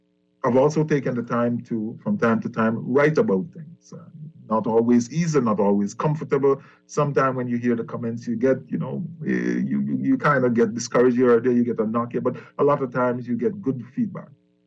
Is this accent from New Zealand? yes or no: no; Jamaica; now in Bahamas; I am a transplant, a proud transplant to the Bahamas. I am from Jamaica. I've lived there now for a number of years. I am a transplant.